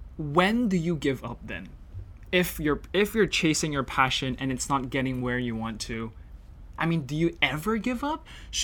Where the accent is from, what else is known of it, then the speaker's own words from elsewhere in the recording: Hong Kong; Growing up in Hong Kong, had such a small environment